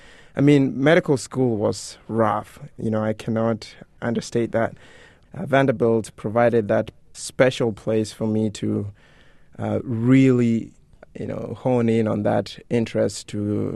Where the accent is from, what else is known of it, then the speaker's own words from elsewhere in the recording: Kenya; as a Kenyan, for me, and as a Luo, because his father is from my tribe